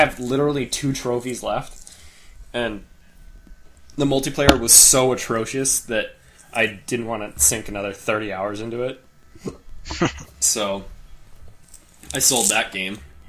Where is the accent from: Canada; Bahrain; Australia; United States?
United States; Detroit, Michigan; I think also growing up in Detroit, you know, and that was kind of what was on the radio.